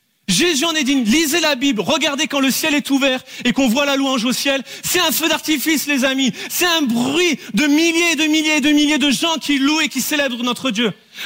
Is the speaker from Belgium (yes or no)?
no; Bordeaux, Nouvelle-Aquitaine, France; je pensais que tout le monde allait connaître de là où je venais à cause de Bordeaux, le vin et tout.